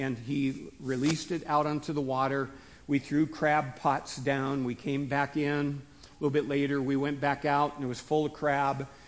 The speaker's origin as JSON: {"language": "English", "town": "Seattle", "region": "Washington", "country": "United States", "said": "you guys remember I'm from the Seattle area, okay? And so we lived on Puget Sound."}